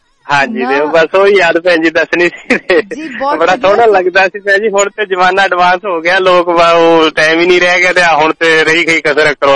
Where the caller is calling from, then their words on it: Rajasthan, India; ਬਾਰਿਸ਼ ਹੋ ਗਈ ਹੈ ਸਾਡੇ ਪਿੰਡ ਤੇ